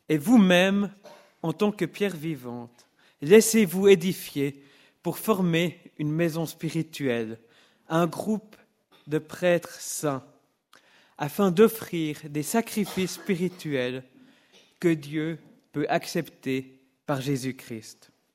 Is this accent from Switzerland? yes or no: yes; Gland, Vaud, Switzerland; j'ai 33 ans, j'ai grandi à Gland dans le canton de Vaud.